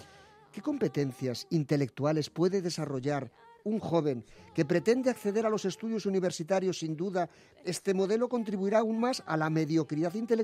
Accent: Spain; Soy español, y más allá de lo que sea yo, de derechas o de izquierdas, estoy orgulloso de mi lengua.

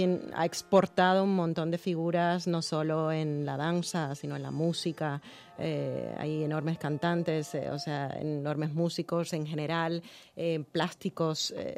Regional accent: Havana, Cuba; De La Habana, de La Habana.

